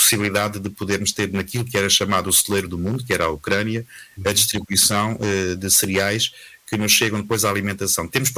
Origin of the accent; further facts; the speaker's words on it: Centro, Portugal; eu sou do Baixo Mondego e conheço muito bem essas figueiras